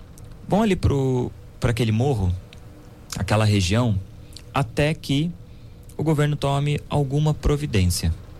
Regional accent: Brazil; eu nasci e cresci no Campo do Galvão, na escola de samba acadêmicos do Campo do Galvão.

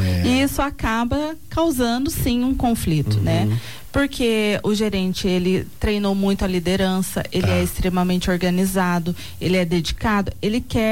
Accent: Aparecida, São Paulo, Brazil; porque eu sou de Aparecida, então eu sei a realidade lá, né?

